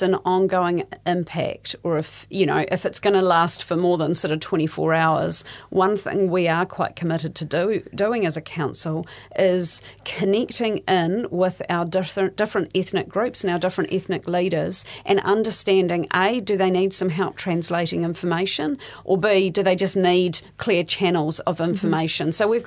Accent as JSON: {"language": "English", "town": "Tauranga", "region": "Bay of Plenty", "country": "New Zealand", "tie": "born or raised there", "also_born_or_lived": "Matamata", "said": "I was born in Matamata and my family live in Tauranga. So I went through my high school years in Tauranga, but my family, we've been in the Waikato region for some time."}